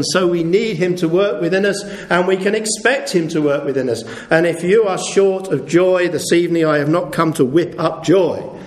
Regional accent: United Kingdom; we are British people and we do not show our emotions very much on the surface.

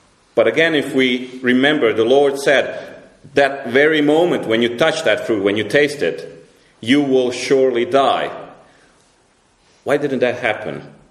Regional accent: Croatia; English is a second language; now in Cambridge, United Kingdom; We come from Croatia, but we've been living in Cambridge for a year now.

